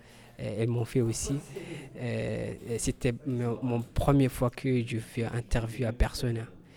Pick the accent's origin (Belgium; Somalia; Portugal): Somalia; French is a second language; now in Calais, France; je viens du Somali. J'ai 22 ans. Je suis en France depuis 2013, septembre. Voilà, actuellement je vis Calais.